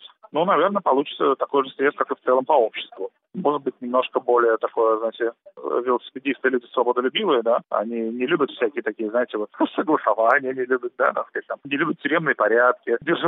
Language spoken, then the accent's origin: Russian; Saint Petersburg, Russia; born there; я вот родился в Петербурге по чистой случайности, да, и вот живу здесь. Мама у меня родилась в Одесской области, а папа в Полоцкой области, в Беларуси.